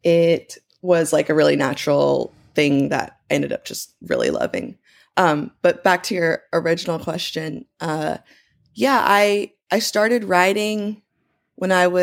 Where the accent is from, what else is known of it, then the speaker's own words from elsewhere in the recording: Laguna Beach, California, United States; When I grew up in Laguna, like there's definitely people that surf there.